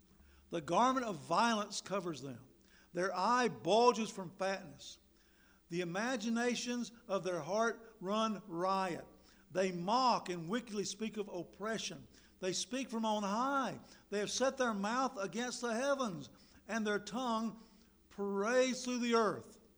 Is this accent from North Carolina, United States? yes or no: yes; Tryon, North Carolina, United States; In my hometown, Tryon, there's a railroad track that runs through town.